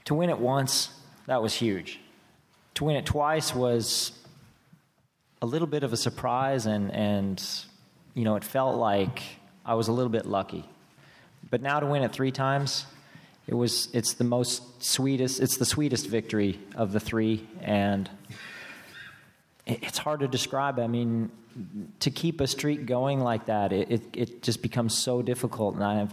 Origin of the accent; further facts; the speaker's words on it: California, United States; Sacramento, my hometown, Santa Rosa, the conditions were horrendous.